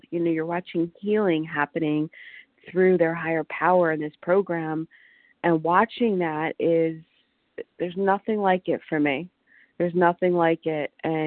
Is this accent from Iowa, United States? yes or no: no; Washington, United States; recovered, and I am from Washington State.